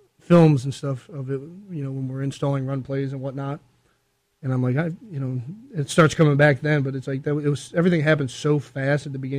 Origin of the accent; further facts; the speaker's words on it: Cleveland, Ohio, United States; You know, I'm from Cleveland.